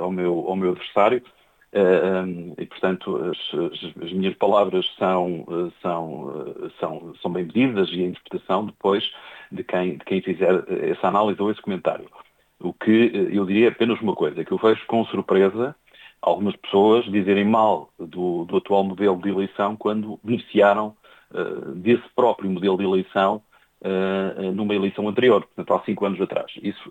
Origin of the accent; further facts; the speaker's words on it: Norte, Portugal; A leitura enquanto nortenho e enquanto cidadão, enquanto observador